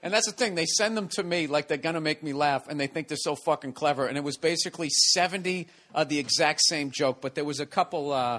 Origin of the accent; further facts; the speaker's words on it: Massachusetts, United States; accent: Boston; And people always go, where are you from? And I say, you know, I grew up outside of Boston.